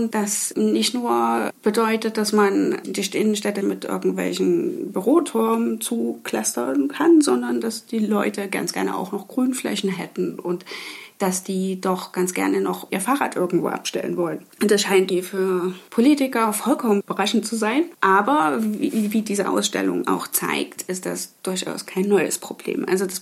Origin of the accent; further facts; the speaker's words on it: Leipzig, Saxony, Germany; gehen wir zurück in meine Heimatstadt Leipzig.